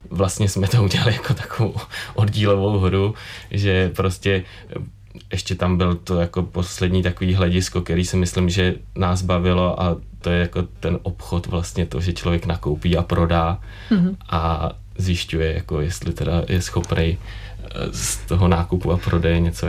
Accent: Prague, Czechia; i když jsem teda Pražák rodil, já vždycky jsem žil v Praze.

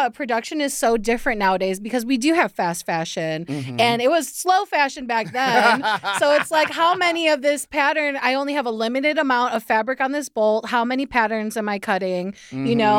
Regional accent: Chicago, Illinois, United States; Like, I mean, we're from Chicago. Marshall Fields.

